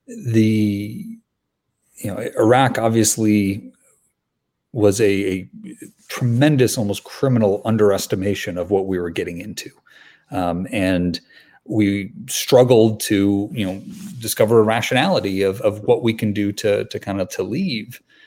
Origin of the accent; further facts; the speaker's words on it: Grand Rapids, Michigan, United States; I was fourth generation West Michigander, born and raised in Grand Rapids.